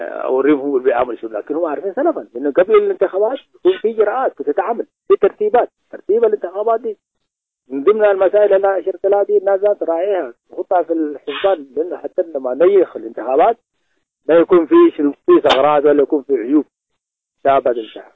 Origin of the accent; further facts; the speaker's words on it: South Sudan; ده رأيي انا كمواطن جنوبي